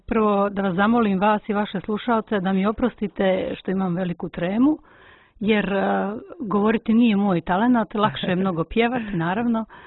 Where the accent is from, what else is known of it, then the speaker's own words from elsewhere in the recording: Montenegro; prvi hor koji je osnovan u tom obnavljanju duhovnog života kod nas u Crnoj Gori.